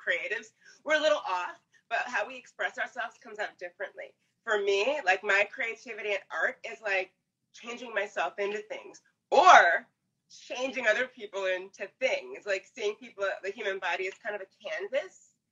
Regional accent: East Coast, United States; And I mean, I grew up on the East Coast.

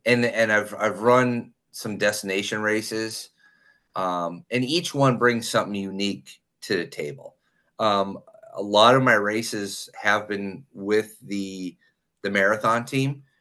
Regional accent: Dickson City, Pennsylvania, United States; my hometown, I'm from Scranton, Pennsylvania, actually Dixon City, which is right next to Scranton.

